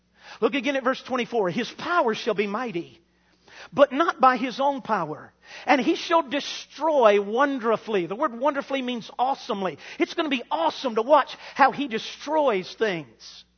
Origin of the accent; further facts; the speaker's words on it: the South, United States; Now, folk, forgive me. I am from the South.